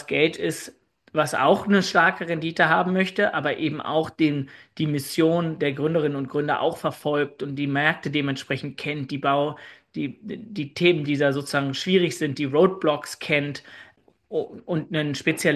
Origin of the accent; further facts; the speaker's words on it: Berlin, Germany; ich bin in Berlin aufgewachsen, war dann 10 Jahre im Ausland und investiere seit 2014 wieder aus Berlin heraus in Startups